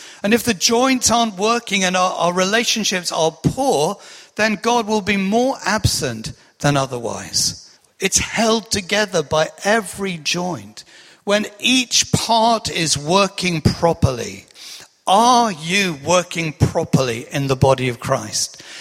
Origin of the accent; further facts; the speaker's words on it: East Midlands, United Kingdom; I come from Lincolnshire originally in the East Midlands